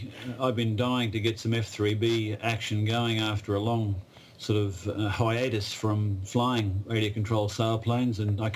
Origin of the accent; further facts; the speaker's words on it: Australia; now in Sanford, United States; Yeah, I live in Sanford, Florida these days. I'm originally Australian, but got my American citizenship on the 4th of July this year